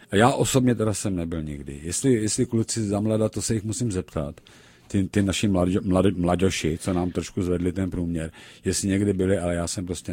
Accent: Prague, Czechia; born there; narodil jsem se na Žižkově a taky jsem jako lítal po venku

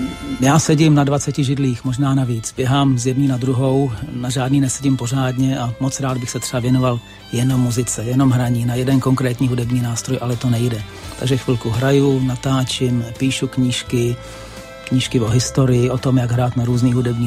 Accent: Prague, Czechia; já jsem vlastně pražský kluk, já jsem prožil dětství v paneláku v Praze

